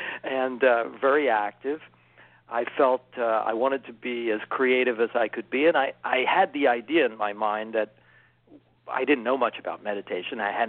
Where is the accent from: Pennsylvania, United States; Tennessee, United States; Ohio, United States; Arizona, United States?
Pennsylvania, United States; Philadelphia; I went to grade school and high school in Philadelphia.